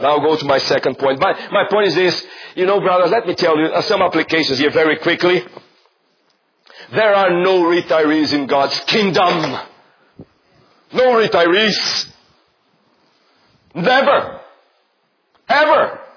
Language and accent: English; Brazil; English is a second language; My wife's from the Netherlands, I'm from Brazil. And we grew up in Brazil